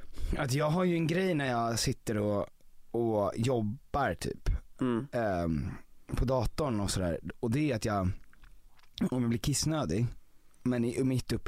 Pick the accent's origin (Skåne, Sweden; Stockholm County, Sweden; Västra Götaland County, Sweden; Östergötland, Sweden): Stockholm County, Sweden; Stockholm; jag reflekterar ju inte över att jag är stockholmare när jag kommer någonstans.